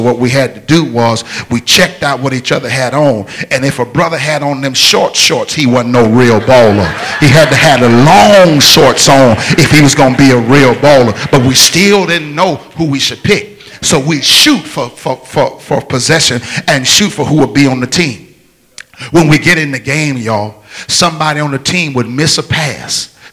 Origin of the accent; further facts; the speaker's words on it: Detroit, Michigan, United States; when I was growing up in Detroit, we lived on the west side of Detroit.